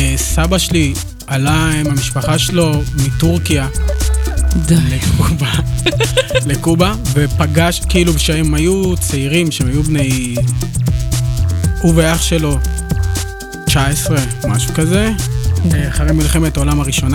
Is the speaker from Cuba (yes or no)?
yes; Cuba; ממערב אפריקה, אבל אף אחד לא באמת יודע מאיזה מדינה הוא הגיע, אז כולנו פשוט אפרו-קובנים.